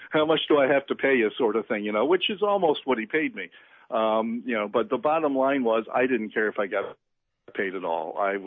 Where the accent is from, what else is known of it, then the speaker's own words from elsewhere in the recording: Schenectady, New York, United States; born there; also born or lived in Walden; I was born in Schenectady, so we wound up back in the area in our first home